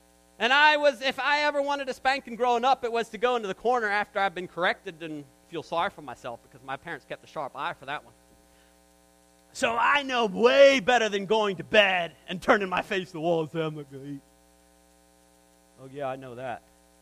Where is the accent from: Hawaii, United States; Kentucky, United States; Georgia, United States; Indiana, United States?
Kentucky, United States; Growing up in Kentucky, there were what they called Pollock jokes.